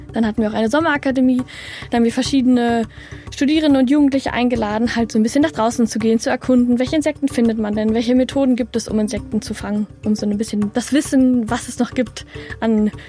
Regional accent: Berlin, Germany; ich komme ja aus Berlin

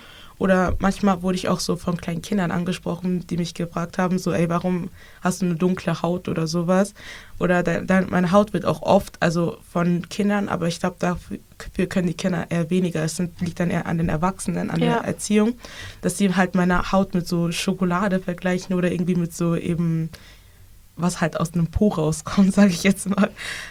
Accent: Germany; aus Deutschland, weil ich halt auch in Deutschland geboren bin.

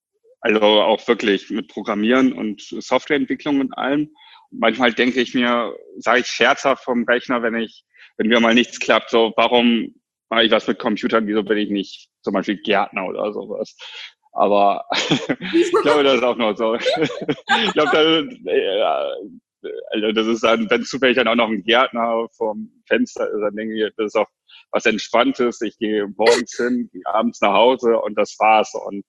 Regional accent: Bremen, Germany; also born or lived in China; Ich komme aus Bremen. Also ich bin gebürtiger Chinese, aber schon seitdem ich denken kann in Bremen. Und ich bin 33 Jahre alt.

